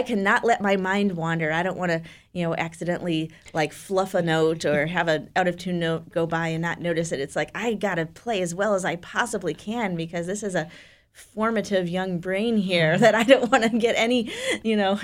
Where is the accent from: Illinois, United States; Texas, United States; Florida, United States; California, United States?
Illinois, United States; Chicago; my hometown is Chicago. I grew up there and I've lived there my whole life.